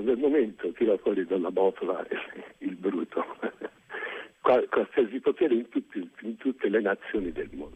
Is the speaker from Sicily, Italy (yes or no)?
yes; Sicily, Italy; now in Prato, Italy; per telefono da Prato, sono siciliano